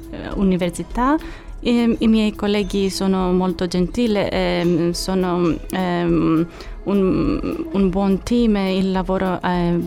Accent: Greece; moved away as an adult; now in Cagliari, Italy; Vengo dalla Grecia.

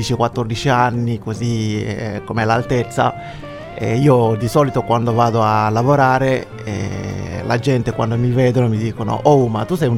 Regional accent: Dakar, Senegal; sono un ragazzo senegalese che vengo dal Senegal

